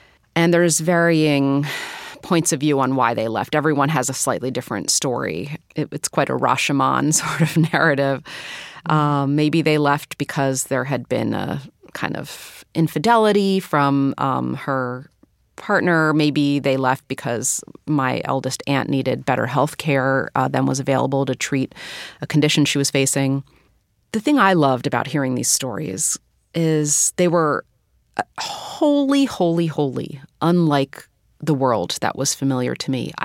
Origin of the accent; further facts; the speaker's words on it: Philadelphia, Pennsylvania, United States; It was neat growing up in Philadelphia and hearing my elder stories from Puerto Rico, where they came from.